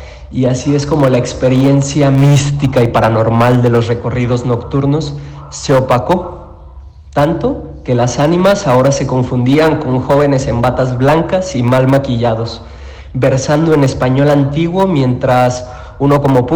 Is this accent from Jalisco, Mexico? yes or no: yes; Guadalajara, Jalisco, Mexico; nuestra historia, nuestra identidad como tapatíos